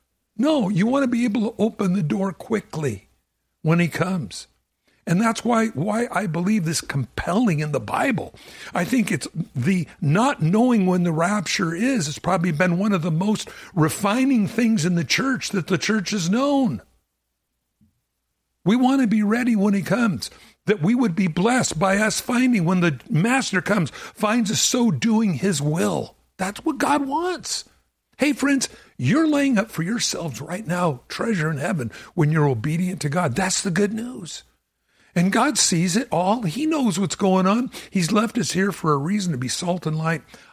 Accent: Los Angeles, California, United States; And I'm from Los Angeles. I grew up in L.A. County.

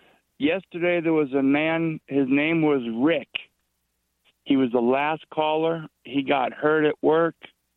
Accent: Reno, Nevada, United States; I'm from Reno also.

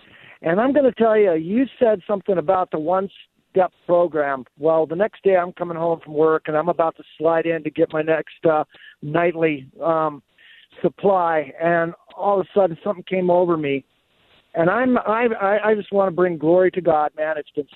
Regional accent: Ireland; I'm Irish.

